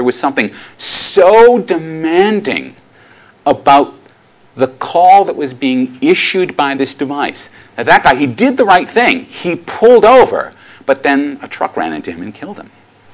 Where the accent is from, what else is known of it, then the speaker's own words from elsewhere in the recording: Rhode Island, United States; I was a young geek growing up in Rhode Island, suburban Rhode Island, which is this area over by Boston in Massachusetts in North America.